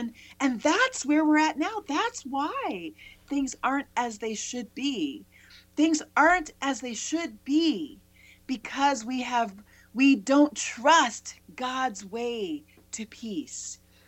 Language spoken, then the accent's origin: English; Cape May, New Jersey, United States; 15 minutes from my house where I grew up in Cape May